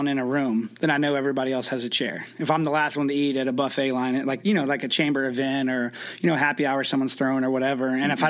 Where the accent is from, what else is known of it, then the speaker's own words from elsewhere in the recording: Oklahoma City, Oklahoma, United States; But, you know, I grew up in Oklahoma City. We love Top Gun.